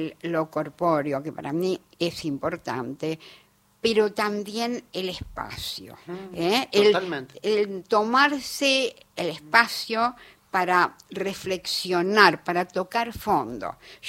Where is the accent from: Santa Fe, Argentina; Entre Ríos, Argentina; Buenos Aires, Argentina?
Buenos Aires, Argentina; yo soy de Almagro.